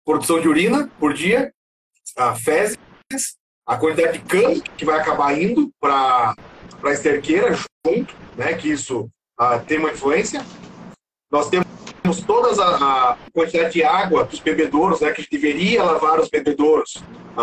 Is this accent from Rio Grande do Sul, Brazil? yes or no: no; Castro, Paraná, Brazil; now in Curitiba, Brazil; Eu moro em Curitiba hoje, mas eu sou de Castro.